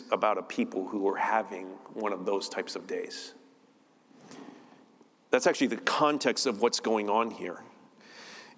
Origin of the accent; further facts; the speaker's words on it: United States; I'm saying peely-wheely, and I'm an American, and I'm just going to get away with it, okay?